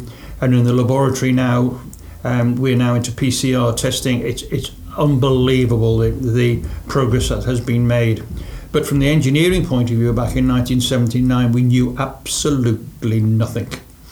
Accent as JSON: {"language": "English", "town": "Liverpool", "region": "North West England", "country": "United Kingdom", "said": "being a Scouser"}